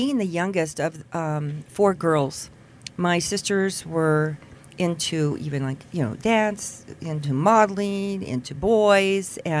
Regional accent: California, United States; also born or lived in Houston; now in Wyoming, United States; So I grew up in California, moved to Houston first, and met my husband there. And we came here to visit, and I just fell in love with the Rockies and fell in love with Wyoming.

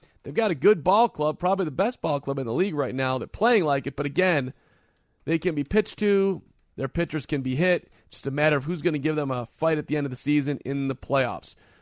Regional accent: Cincinnati, Ohio, United States; I'm rooting for a team that isn't going to make the World Series, the Reds. That's my hometown.

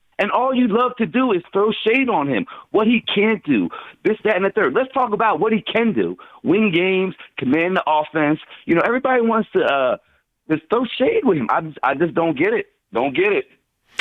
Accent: Willingboro, New Jersey, United States; I'm from Willenboro. You know, we was kind of cross town rivals.

